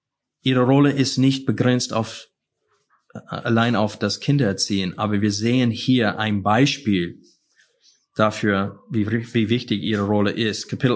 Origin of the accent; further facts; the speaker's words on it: Benton, Arkansas, United States; Die ganze Frauen, wenn ich zurück zu dieser meiner Heimatgemeinde gehe, in Benton, Arkansas, die Frauen haben eine andere Farbe des Haars jetzt